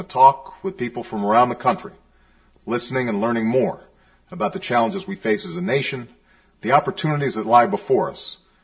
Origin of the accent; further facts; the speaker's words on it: Illinois, United States; And on February 10th, at the end of these discussions and in my home state of Illinois, I'll share my plans with my friends, neighbors, and fellow Americans.